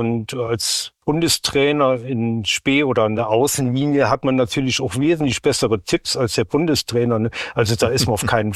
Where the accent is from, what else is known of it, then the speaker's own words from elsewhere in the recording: Germany; Natürlich, dann fiebert man als Deutscher dann natürlich auch mit seiner eigenen Mannschaft oder mit der deutschen Mannschaft, sagen wir mal so.